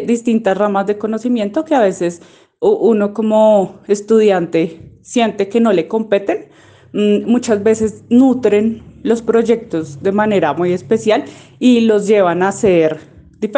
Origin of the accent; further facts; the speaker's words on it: Bogotá, Colombia; representar esas vivencias como ciudadana, como bogotana